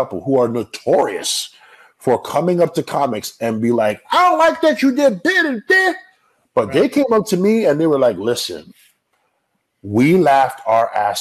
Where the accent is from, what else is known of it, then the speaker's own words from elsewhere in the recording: Toronto, Ontario, Canada; I'm from Toronto. I don't care about none of these people.